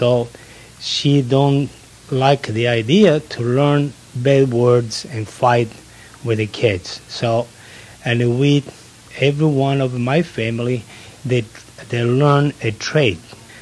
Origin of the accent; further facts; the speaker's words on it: Porto Empedocle, Sicily, Italy; English is a second language; Well, I born in Sicily, and in my hometown is called Porto Empedocle. And the big city of the province is Agrigento.